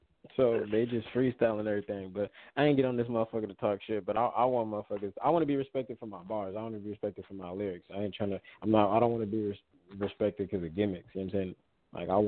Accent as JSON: {"language": "English", "town": "Sacramento", "region": "California", "country": "United States", "said": "I appreciate you noticing that, bro, because I'm from Sacramento, California, man. I want everybody to know I'm from Sac 916."}